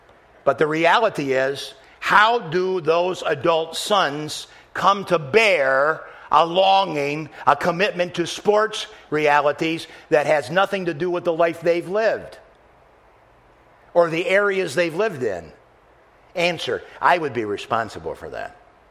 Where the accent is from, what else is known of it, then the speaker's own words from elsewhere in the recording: Michigan, United States; You know, I was born and raised in Michigan.